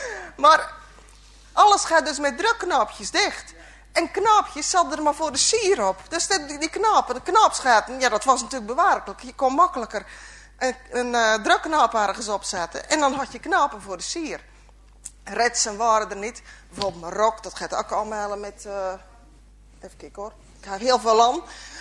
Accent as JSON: {"language": "Dutch", "town": "Nieuwe-Tonge", "region": "South Holland", "country": "Netherlands", "said": "kom ik uit Nieuwe Tongen. En al mijn voorgeslag komt hier echt van Vlakkee. Dus ja, helemaal met de Vlakkee zijn klederdracht en de Vlakkeese gewoontes vergroeid in die zin."}